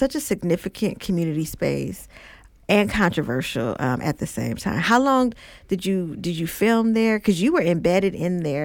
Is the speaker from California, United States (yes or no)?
yes; Oakland, California, United States; Of course, now I'm from Oakland, so when are we getting the Oakland screening, Karen?